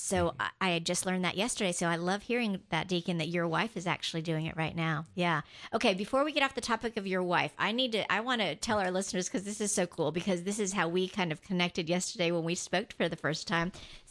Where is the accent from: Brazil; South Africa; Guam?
Guam; I am from Guam, and Guam is very close to Japan